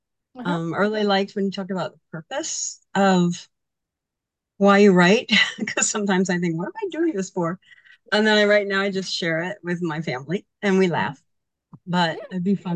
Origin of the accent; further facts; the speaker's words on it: Ohio, United States; I'm in Fredericktown. I'm not too far from Yellow Springs. Ohio's pretty small. I'm from Ohio, but I've traveled a lot.